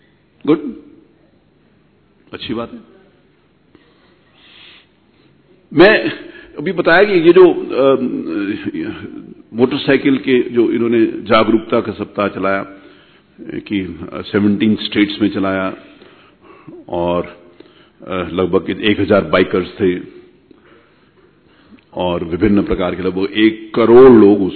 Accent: Uttar Pradesh, India; मैं उत्तर प्रदेश से आता हूं, उत्तर प्रदेश में मेरा जन्म हुआ, उत्तर प्रदेश के शहर कानपुर से मैं राजनीतिक क्षेत्र में काम करता हूं

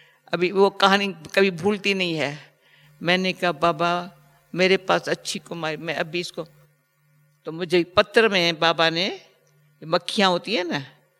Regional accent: Gujarat, India; हम गुजराती लोग छाछ पीते हैं ना खाने के साथ साथ

